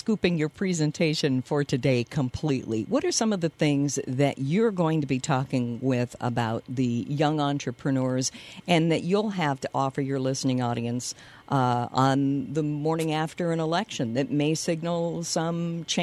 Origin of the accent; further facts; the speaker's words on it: Rochester, Minnesota, United States; We grew up in Rochester, so our standard for good healthcare was, kind of high.